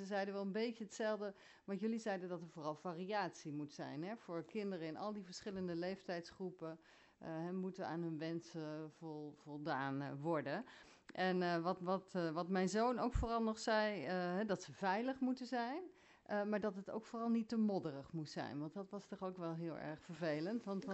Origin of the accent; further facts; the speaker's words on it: Heteren, Gelderland, Netherlands; Ik kom uit Heteren, ik woon in Heteren.